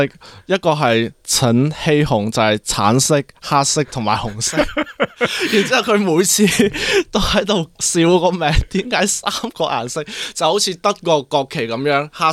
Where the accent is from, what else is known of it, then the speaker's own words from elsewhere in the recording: Guangzhou, Guangdong, China; born there; 因为当时我婆婆咧就喺医院做嘢，咁佢哋希望咧我喺佢做嘢嘅地方度出世，咁样见证我出世。